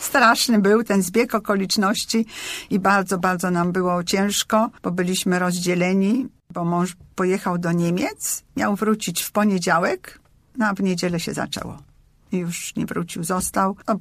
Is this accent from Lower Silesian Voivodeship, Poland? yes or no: no; Gdynia, Pomeranian Voivodeship, Poland; also born or lived in Warsaw / Berlin; W Warszawie się urodziłam, ale ja się właściwie wychowywałam u babci w Gdyni i jestem wielką fanką Trójmiasta i tam też zaczęłam chodzić do szkoły podstawowej. Ale potem mieszkałam przez wiele lat w Warszawie. W Warszawie również studiowałam. Potem wyjechałam do Niemiec